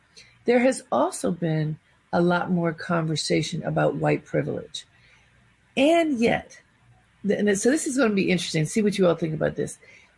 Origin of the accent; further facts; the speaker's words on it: Baltimore, Maryland, United States; And, you know, I grew up in Baltimore, which has a very large Jewish population, as well as large African-American middle and upper middle class population.